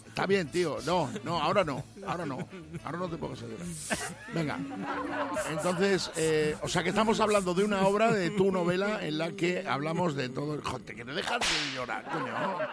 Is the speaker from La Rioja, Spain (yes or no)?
yes; Logroño, La Rioja, Spain; Sí, sí. De Logroño, soy de Logroño.